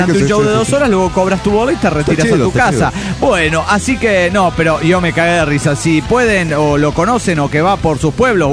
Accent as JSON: {"language": "Spanish", "town": "Dallas", "region": "Texas", "country": "United States", "said": "de Dallas, Texas."}